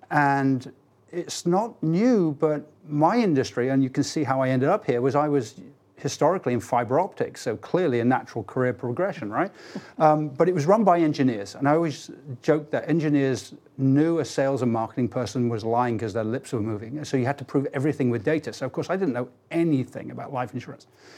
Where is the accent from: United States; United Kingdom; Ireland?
United Kingdom; Grew up in the UK. Yeah. I always answer people with no fixed abode